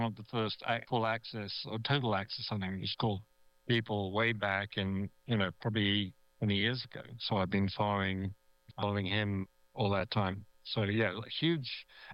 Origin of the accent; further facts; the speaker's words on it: United Kingdom; I'm also British.